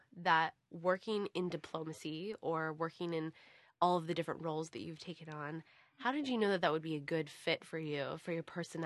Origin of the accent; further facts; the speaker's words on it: United States; I'm American as well, mm-hmm.